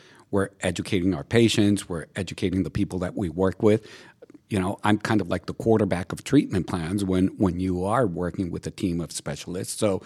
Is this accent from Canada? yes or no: no; Bogota, Bogotá Capital District, Colombia; moved away as an adult; now in United States; I'm originally born and raised in Bogota, Colombia. Did dental school at Universidad Javeriana down in Bogota. And in 1996, moved to the U.S.